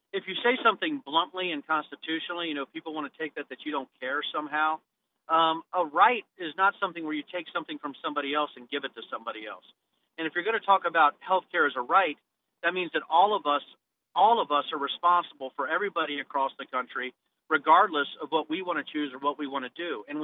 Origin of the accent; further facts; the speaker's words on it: United States; That's my right as an American.